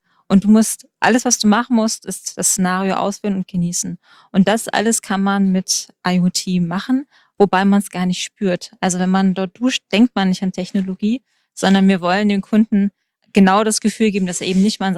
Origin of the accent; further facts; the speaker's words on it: Baden-Württemberg, Germany; ich komme aus dem Schwarzwald ursprünglich.